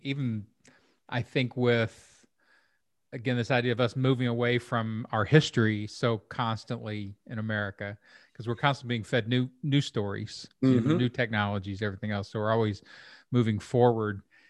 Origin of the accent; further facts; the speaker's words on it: Louisville, Kentucky, United States; I'm from Kentucky, but I was in a suburb like Louisville, like on the edge of the city of Louisville. So there was rural around us.